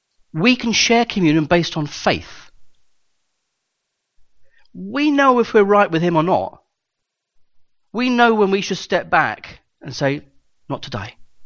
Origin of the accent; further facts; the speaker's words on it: United Kingdom; Being a Brit, I understand this better than most